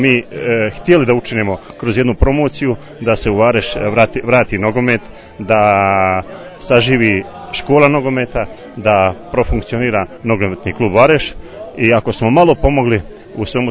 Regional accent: Dalmatia, Croatia; tako je normalno kod nas u Dalmaciji

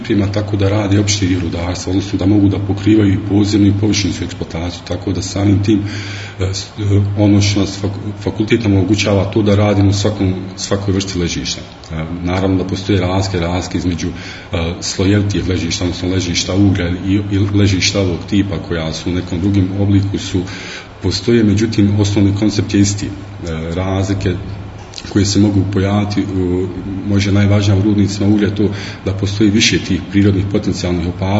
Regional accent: Zenica, Federation of Bosnia and Herzegovina, Bosnia & Herzegovina; rođen sam i odrastao u Zenci. U Zenci sam završio osnovno obrazovanje

